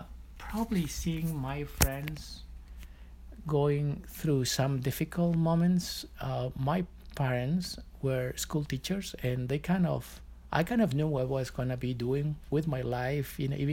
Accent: Mollendo, Arequipa, Peru; I grew up in Peru, in a small town called Mollendo. I lived there until I was 16, when I left to go to college to a bigger city in South Peru as well.

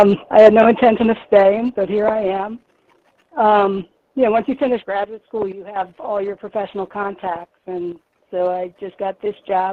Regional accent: New Orleans, Louisiana, United States; I was born in New Orleans and grew up there. I was part of a very large Catholic family.

